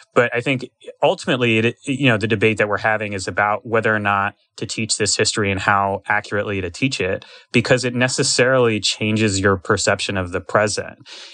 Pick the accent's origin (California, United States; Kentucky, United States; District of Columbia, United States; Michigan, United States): District of Columbia, United States; Washington; growing up in Washington, D.C., back before woke was primarily a white pejorative for unnecessary egalitarianism